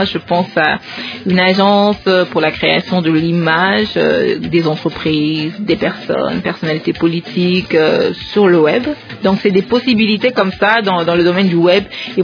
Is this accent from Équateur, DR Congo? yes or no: yes; Boamanda, Équateur, DR Congo; J'ai grandi à Boamanda pendant un moment avec mon père à l'Équateur. C'est dans la province de l'Équateur, c'est une mission catholique.